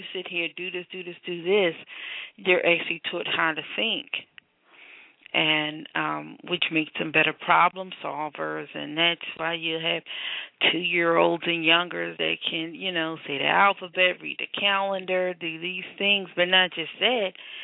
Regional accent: Philadelphia, Pennsylvania, United States; And then I'm from Philadelphia.

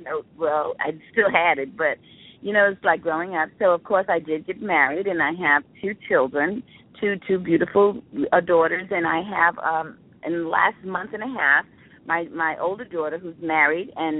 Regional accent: Brownsville, United States; I talk about my grandparents, my parents, me, growing up in Brownsville, how we got to good times

